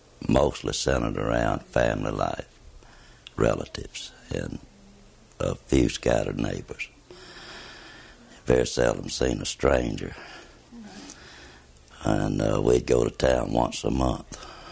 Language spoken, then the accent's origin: English; United States; I was born here in Madison County, 1931, March 4th, within a mile of where we're at right now.